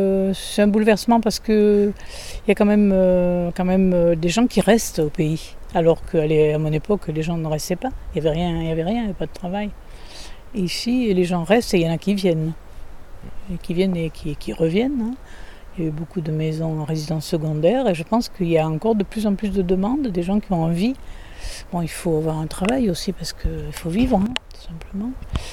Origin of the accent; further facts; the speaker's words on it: Prades, Occitanie, France; born there; Moi, je suis originaire de Prades, dans les Gorges du Tarn. Je suis née au château de Prades, en fait.